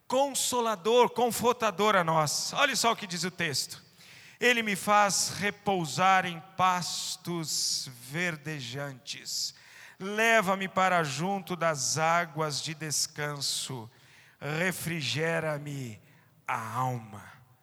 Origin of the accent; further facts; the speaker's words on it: Brazil; Nós somos privilegiados como brasileiros.